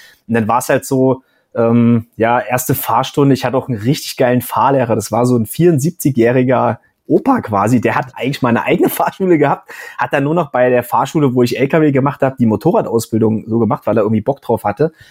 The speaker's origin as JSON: {"language": "German", "region": "Saxony", "country": "Germany", "said": "ich komme aus dem Erzgebirge ursprünglich"}